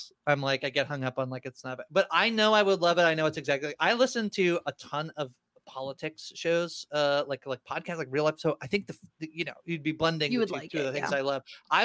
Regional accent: Canada; I am Canadian

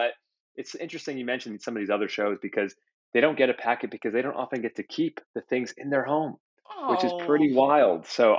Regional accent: New York, United States; now in Los Angeles, United States; So rain has become my favorite topic since moving to Los Angeles because I came from New York where it rained all the time.

